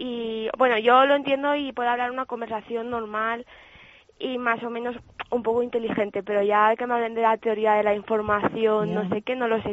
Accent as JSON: {"language": "Spanish", "town": "Teruel", "region": "Aragon", "country": "Spain", "said": "yo elegí alemán porque yo soy de Teruel. Es una ciudad muy pequeña"}